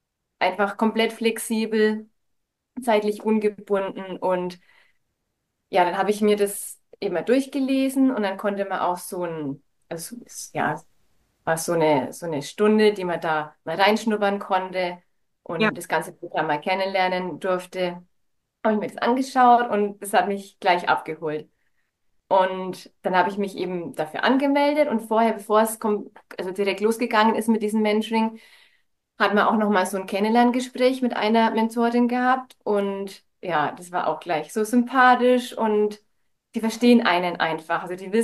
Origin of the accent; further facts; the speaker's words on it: Bavaria, Germany; wir kommen aus Oberfranken, also in Bayern ganz oben sozusagen.